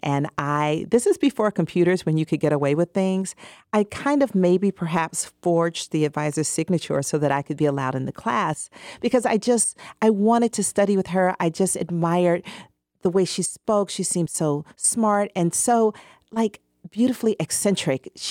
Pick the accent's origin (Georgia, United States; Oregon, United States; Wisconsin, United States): Georgia, United States; Atlanta; I grew up on the southwest side of Atlanta. I went to Benjamin Mays High School. I graduated from Spelman College. Like, I am completely an Atlanta person.